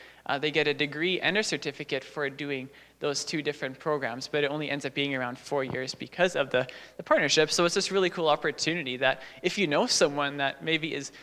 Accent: Winkler, Manitoba, Canada; I'm originally actually from Winkler, Manitoba. So a small little, yeah. So this little Mennonite town, you bet, Ovayo. Yeah, so I grew up there.

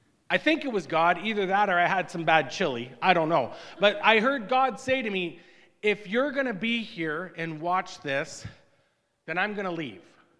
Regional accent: Oshawa, Ontario, Canada; My dad was a pastor in a town called Oshawa, Ontario, where I grew up in Ontario.

